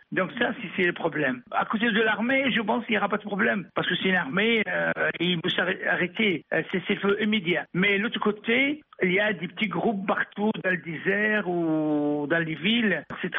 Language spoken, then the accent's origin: French; Benghazi, Libya; Le côté de l'est de la Libye, moi je suis à Albaïza. Vous m'avez téléphoné, je suis à Albaïza actuellement. Mais je suis de Benghazi.